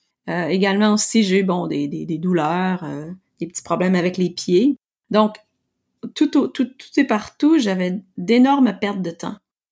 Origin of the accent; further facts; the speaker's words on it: Quebec, Canada; du haut de mes 40 ans, je suis québécoise, pure laine canadienne.